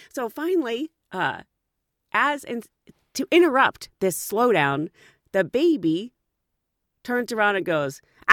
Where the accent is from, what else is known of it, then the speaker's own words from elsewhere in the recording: United States; So I started saying I was from America and I got this response.